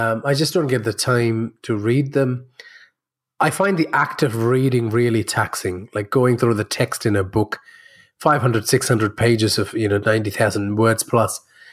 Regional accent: India; also born or lived in Middle East; So I was born in India. I lived in the Middle East for a few years because my father was in the United Nations. Then I came back to India to do my schooling.

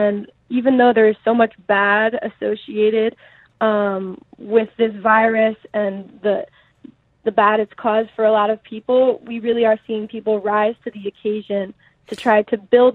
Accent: Philadelphia, Pennsylvania, United States; we are in talks actually in my hometown of Philadelphia in the United States to be open to launching this project.

